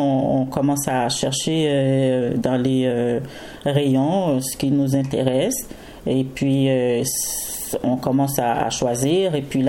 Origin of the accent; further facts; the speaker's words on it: Montreal, Quebec, Canada; also born or lived in Haiti; Je ne suis pas née au Québec, je ouais. suis née dans mon pays